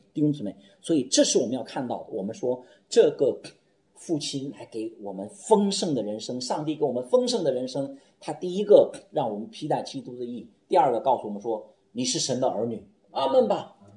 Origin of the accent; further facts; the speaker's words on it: China; 我们中国人的习惯以为说结婚的时候才戴戒指